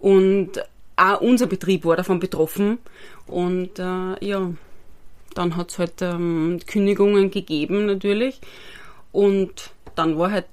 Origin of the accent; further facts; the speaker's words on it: Styria, Austria; moved away as an adult; ich bin dann aber mit 21, 20 war ich noch, einfach nach Wien gegangen, weil ich bin gebürtige Steirerin